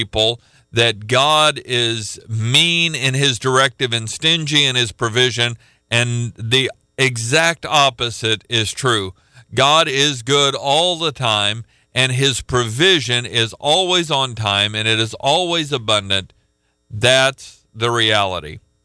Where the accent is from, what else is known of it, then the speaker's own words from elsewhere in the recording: Oklahoma, United States; I was from Oklahoma. She was from Chicago.